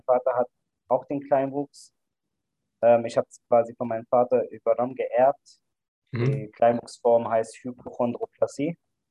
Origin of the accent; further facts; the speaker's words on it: Berlin, Germany; born there; Ich bin 33 Jahre alt. Ich bin in Berlin geboren. Also meine Eltern kommen ursprünglich aus der Türkei. Und das ist vielleicht auch eine Minderheit. Wir sind christliche Türken.